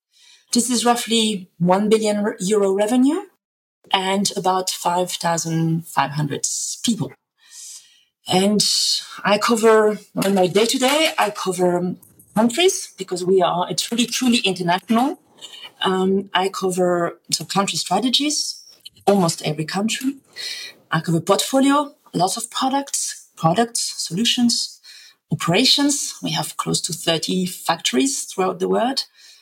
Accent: France; English is a second language; So I'm French. I was born in France in a very small town, not that small actually, but very old and industrial town. And I lived in what I think in America you would call project.

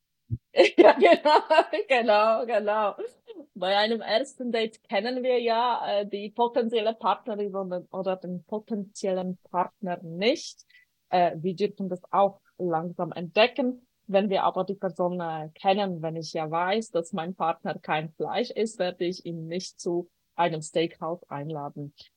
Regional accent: Poland; German is a second language; now in Switzerland; mein Name klingt sehr, sehr schweizerisch, mein Akzent aber doch ein bisschen weniger und verrät, dass ich ursprünglich aus Polen komme. Ich bin in Polen groß geworden und in der Schweiz lebe ich seit 15 Jahren.

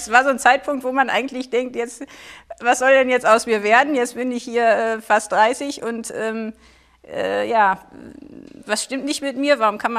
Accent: North Rhine-Westphalia, Germany; Ich bin ja mitten in der Pampa aufgewachsen, also wie ich im Sauerland, wir hatten noch nicht meine Hausnummer

